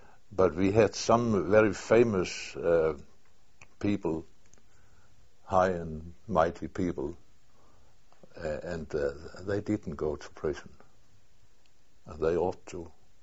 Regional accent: Boyorp, Jutland, Denmark; It was in my hometown, Boyorp, it's called, in Jutland.

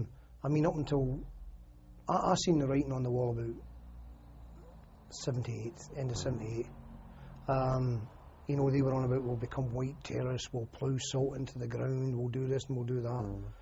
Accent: United Kingdom; you're sitting there as a Brit

